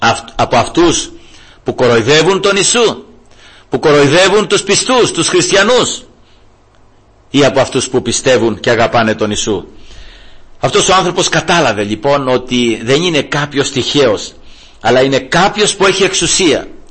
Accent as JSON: {"language": "Greek", "country": "Greece", "said": "δεν είμαστε Ισραηλίτες. Είμαστε Έλληνες."}